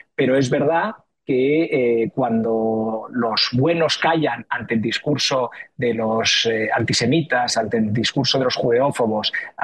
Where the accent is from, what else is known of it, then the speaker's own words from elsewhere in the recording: Spain; vivir con absoluta normalidad en mi país, que es España, que es tu país